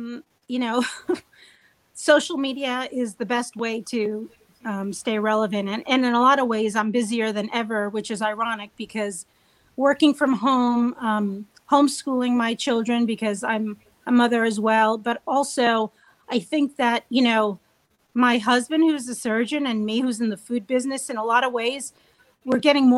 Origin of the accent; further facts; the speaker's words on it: New York, United States; I thought, you know, being a New Yorker, that if you like to cook, people order in all the time.